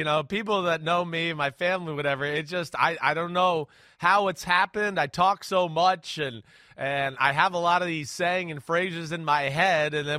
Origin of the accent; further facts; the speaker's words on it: New Jersey, United States; I'm from Jersey. It's a hard thing.